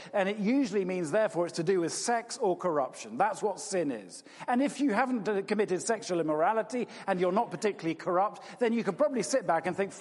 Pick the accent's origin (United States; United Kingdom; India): United Kingdom; And many of us are very polite. We're British.